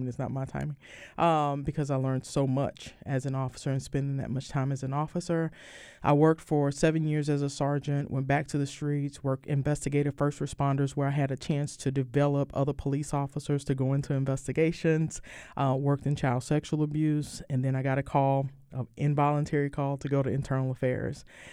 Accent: Houston, Texas, United States; So I am originally from Houston, Texas. I grew up in a neighborhood called Sunnyside that's in southeast Houston.

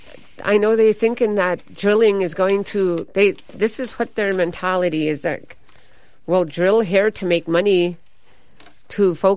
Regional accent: Fort Yukon, Alaska, United States; I'm from Fort Yukon, Gwich'aja, and that's 8 miles above the Arctic Circle.

